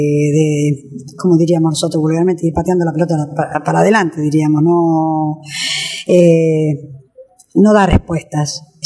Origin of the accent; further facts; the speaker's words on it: Los Toldos, Buenos Aires Province, Argentina; also born or lived in Bragado; nací en Bragado. Uh-huh. Pero hace muchísimos años que vivo acá en Los Toldos.